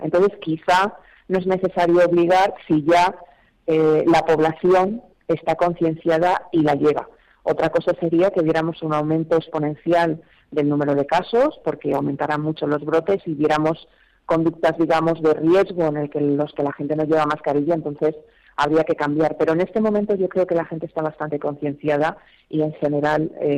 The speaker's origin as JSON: {"language": "Spanish", "town": "Madrid", "region": "Community of Madrid", "country": "Spain", "said": "te doy mi opinión personal, sí, como madrileña."}